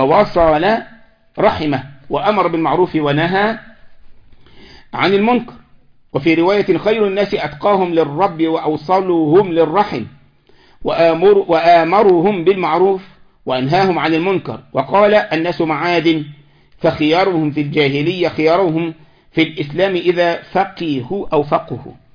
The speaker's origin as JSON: {"language": "Arabic", "country": "Egypt", "said": "احنا عندنا في مصر يقولك إيه؟"}